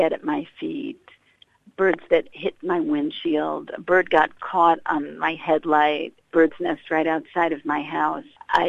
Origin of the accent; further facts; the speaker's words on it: Long Island, New York, United States; I was born on Long Island. I grew up in New York on Long Island. I went to university in New York.